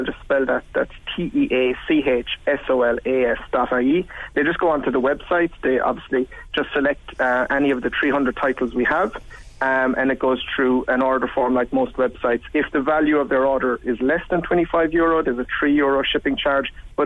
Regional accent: Ireland; Yes, we claim him as Irish.

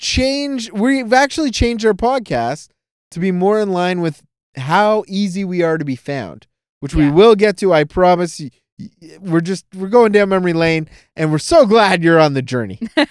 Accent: Toronto, Ontario, Canada; No, we are from Toronto. That last T doesn't exist.

